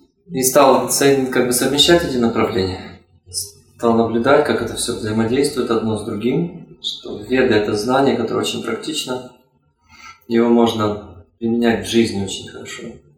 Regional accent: Almaty, Kazakhstan; Я приехал из города Алматы, из Казахстана. Родился тоже в Казахстане, в Алмате.

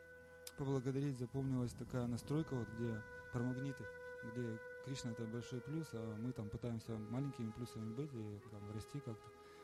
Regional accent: Yoshkar-Ola, Mari El, Russia; я из Йошкар-Олы.

